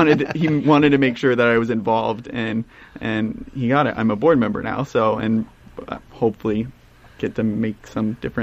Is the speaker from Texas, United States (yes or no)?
yes; Texas, United States; I grew up in Texas, so I was a little far away.